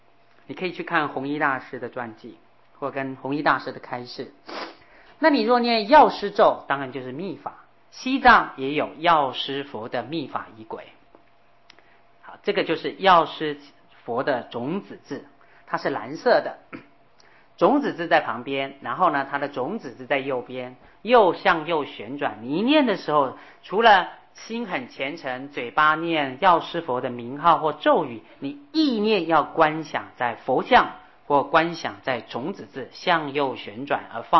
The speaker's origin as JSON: {"language": "Chinese", "country": "China", "said": "我们中国人"}